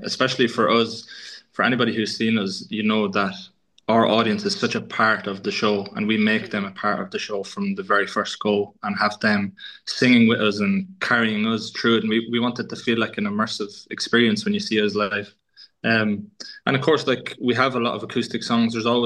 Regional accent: Leinster, Ireland; we're from Kildare, so we know how it feels to be one of those more rural counties that don't get a lot of bigger artists passing through.

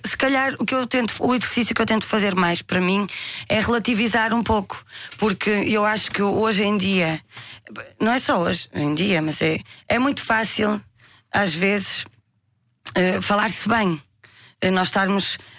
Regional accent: Barcelos, Norte, Portugal; É que eu sou de Barcelos, né, que é lá em cima.

